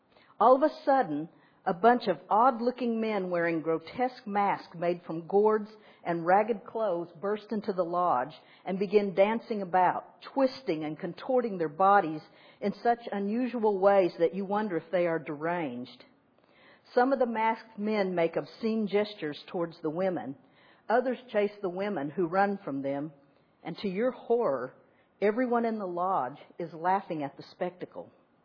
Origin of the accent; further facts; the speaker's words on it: Oklahoma, United States; I'm Choctaw from Oklahoma, and we have a saying in Oklahoma that every day is a good day.